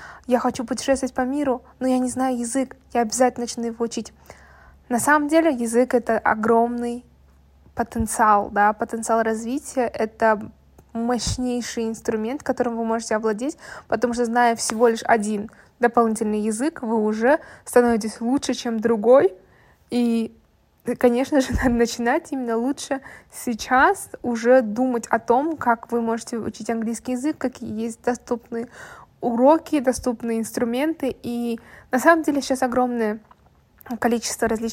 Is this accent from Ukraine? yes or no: no; Kazakhstan; я могла спокойно ответить на китайском, но потом говорила, что я из Казахстана